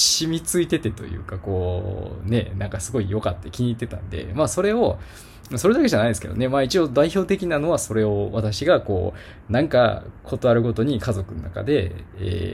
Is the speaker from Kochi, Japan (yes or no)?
yes; Kochi, Japan; accent: Tosa dialect; 私、高知県の高知市生まれ育ちなんで、まあ基本は土佐弁、まあ関西寄りなんですかね、土佐弁なんですけど、